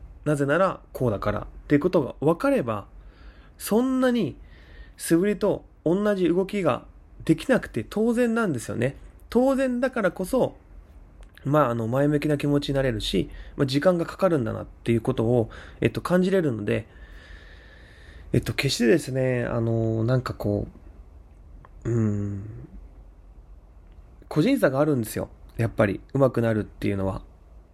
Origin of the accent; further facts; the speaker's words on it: Osaka, Japan; 大阪ね、やっぱ、いいですね。地元に帰ってきたなっていう感じはするんですけど